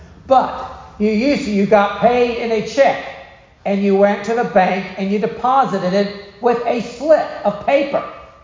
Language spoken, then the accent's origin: English; the South, United States; I grew up in the South. It's cussing.